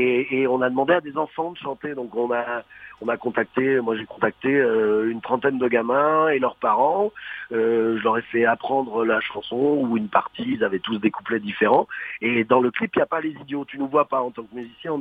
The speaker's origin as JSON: {"language": "French", "region": "Pays de la Loire", "country": "France", "tie": "born or raised there", "said": "Je suis natif de Vendée à la base, donc j'y allais quand j'étais gamin avec mes vieux."}